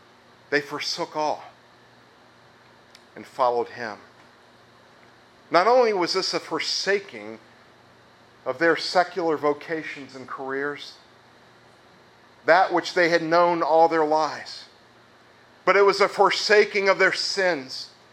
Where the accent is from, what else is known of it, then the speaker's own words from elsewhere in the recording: Ireland; it had gotten their Irish up, as we Irish would say.